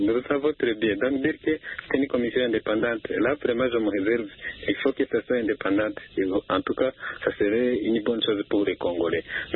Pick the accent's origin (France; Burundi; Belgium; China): Burundi; Bujumbura, Bujumbura Mairie; je ne suis pas de la RDC, plutôt je suis de Bujumbura.